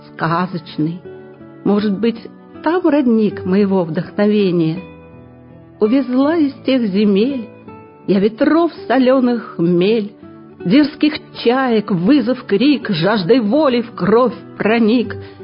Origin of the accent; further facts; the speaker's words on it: Kamchatka Krai, Russia; моя малая родина – Камчатка. Удивительнейший край вулканов и гейзеров, заповедный, сказочный.